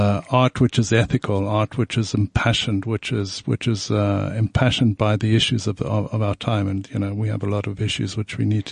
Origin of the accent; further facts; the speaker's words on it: Luanshya, Copperbelt, Zambia; Okay, so I was born in Zambia. Mm-hmm. And I was in Zambia because my father worked on the copper mines in a town called Luansha.